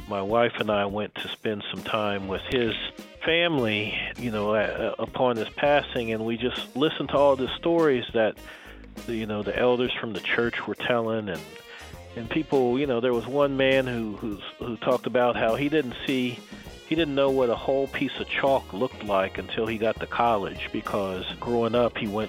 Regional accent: Muncie, Indiana, United States; born there; I was born in Muncie, Indiana, also known as Middletown, USA, because it was deemed kind of like the typical Midwestern small town

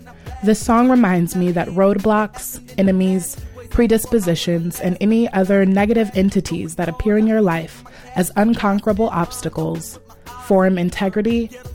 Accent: Oakland, California, United States; I'm from Oakland, California.

